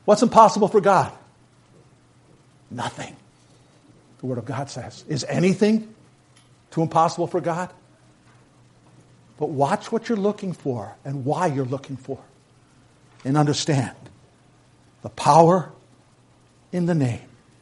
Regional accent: New York City, New York, United States; or the subway station that I grew up on in New York City with people all around you bustling and moving.

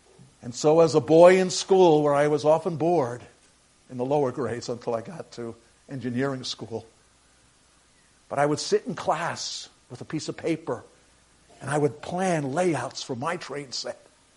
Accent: New York City, New York, United States; Most of you know I grew up in New York City. The son of immigrants who God allowed World War II to come so that these two from separate parts of Norway would meet.

